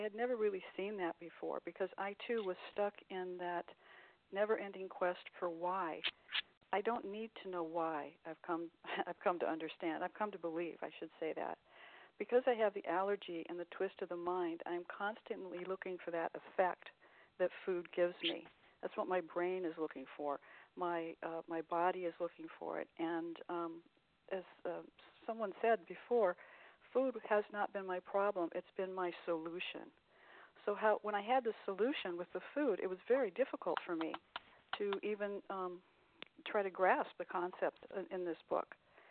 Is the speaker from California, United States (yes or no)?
yes; California, United States; I'm from California.